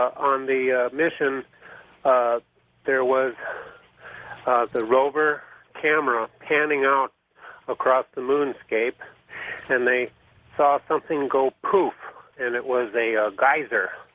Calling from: San Diego, California, United States; I'm in San Diego, and I've been trying to talk to Richard for years, but I finally got in.

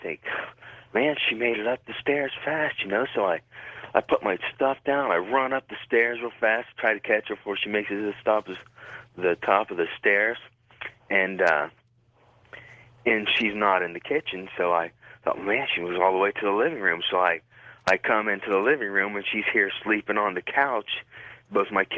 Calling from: Marion, Ohio, United States; Calling from Marion, Ohio.

